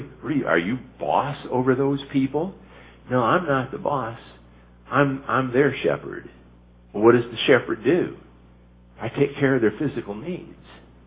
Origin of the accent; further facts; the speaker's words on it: Flint, Michigan, United States; In the city that Terry and Joy and I grew up in Flint, Michigan